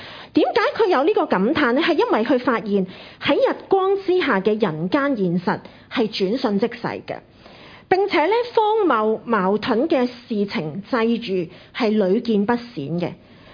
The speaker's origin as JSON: {"language": "Cantonese", "region": "Guangdong", "country": "China", "said": "好像我們廣東人所說，辛苦搵來自在食"}